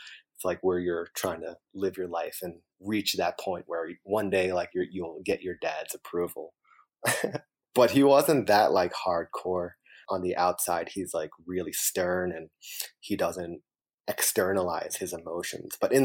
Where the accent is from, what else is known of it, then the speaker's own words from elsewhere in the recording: New York, United States; And then so they moved from Poughkeepsie down to Bronx in New York. And we were raised in New York for the better part of our lives.